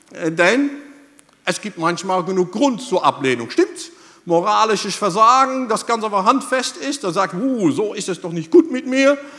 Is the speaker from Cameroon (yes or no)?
no; Netherlands; German is a second language; now in Germany; ich wohne schon 28 Jahre in Deutschland. Ich habe noch immer einen Akzent. Hier bin ich der Holländer und über der Grenze bin ich der Deutsche.